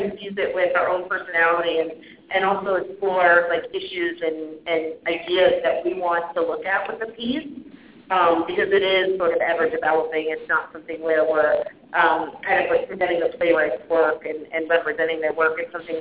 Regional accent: Midwest, United States; now in New York, United States; So I've been in New York for about 7 years, but I'm from the Midwest originally, and so I went to school for theater there too.

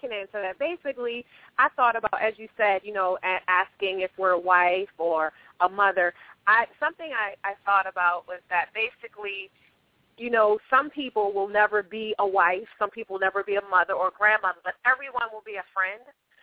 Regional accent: Nottingham, Maryland, United States; I'm actually originally from Nottingham, Maryland, and I started my career as an actress in New York City.

